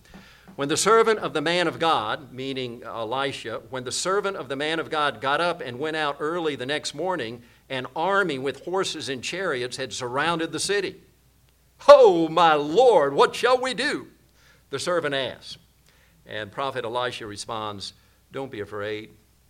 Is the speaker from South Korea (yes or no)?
yes; South Korea; growing up in Korea, I don't want to get off tangent here